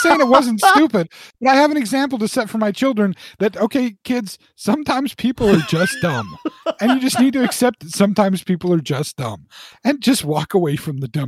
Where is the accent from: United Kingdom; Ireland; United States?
Ireland; I can make the Irish joke. I'm Irish.